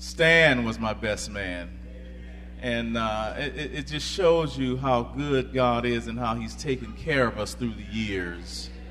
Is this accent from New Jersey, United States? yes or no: no; Bakersfield, California, United States; Well, I'm from Bakersfield. And I'm proud of it.